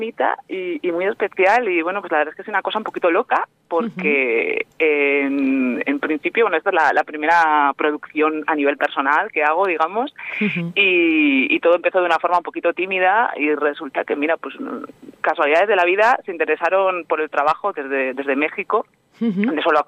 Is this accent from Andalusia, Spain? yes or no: no; Eibar, Basque Country, Spain; Y bueno, yo soy de Eibar, en realidad.